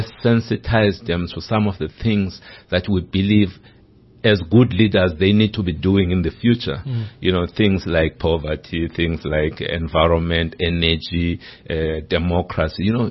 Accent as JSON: {"language": "English", "town": "Mthatha", "region": "Eastern Cape", "country": "South Africa", "tie": "born or raised there", "said": "I come from the Eastern Cape. I was born in Amtata in the Eastern Cape. From parents who were teachers."}